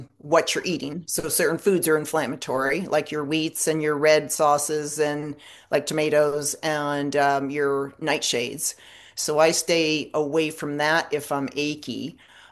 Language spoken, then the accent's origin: English; Buffalo, New York, United States; Well, I grew up in Buffalo, so I was happy growing up.